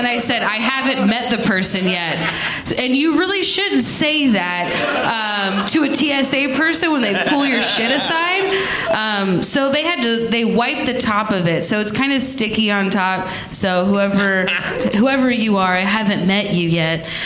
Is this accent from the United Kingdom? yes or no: no; Cincinnati, Ohio, United States; I am from Cincinnati, and that is close